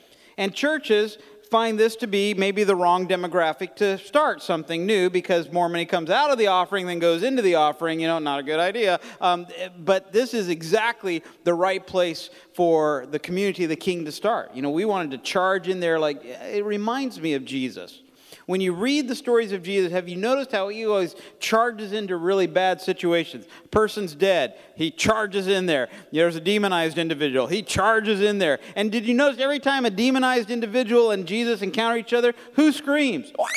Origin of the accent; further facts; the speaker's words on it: Taiwan; now in Oklahoma, United States; I grew up on Taiwan. My parents were missionaries among a headhunting tribe down there.